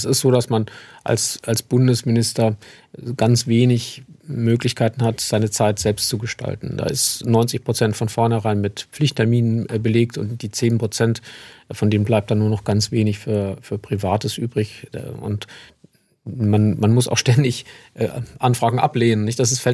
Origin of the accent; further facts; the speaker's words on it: Landau, Rhineland-Palatinate, Germany; ich komme aus dem Süden von Rheinland-Pfalz, aus Landau und wohne dort auch in der Nähe mit meiner Familie und bin ja in der Südpfalz sehr glücklich.